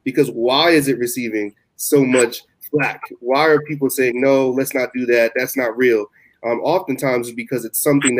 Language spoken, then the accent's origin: English; Springfield, Massachusetts, United States; And I do know that my hometown of Springfield, Massachusetts, shout out to the 413, they also have yearly celebrations of Kwanzaa.